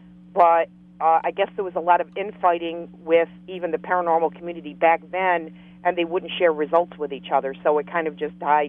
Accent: New York City, New York, United States; by the time I was 12, Amityville Horror was very prevalent, and I'm from the New York City area.

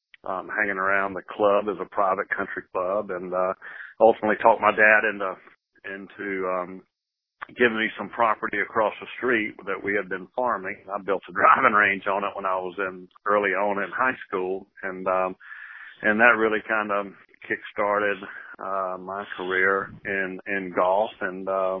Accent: South Carolina, United States; and I grew up in South Carolina, in the Midlands area of South Carolina.

